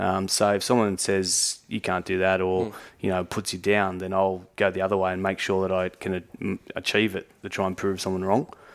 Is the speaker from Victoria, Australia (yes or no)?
no; Liverpool, New South Wales, Australia; I grew up outside Liverpool and there was a big gymnastics center at Macquarie Fields there.